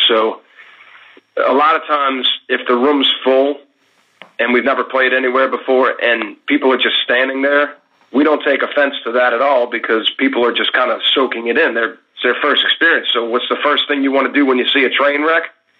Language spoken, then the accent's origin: English; United States; Although I don't know much about my family history or Irish traditions, I'm an American, you know.